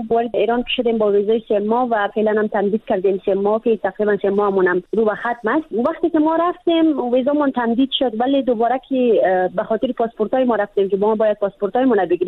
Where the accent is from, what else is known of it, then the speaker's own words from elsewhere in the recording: Afghanistan; moved away as an adult; من از روزی که از افغانستان آمدم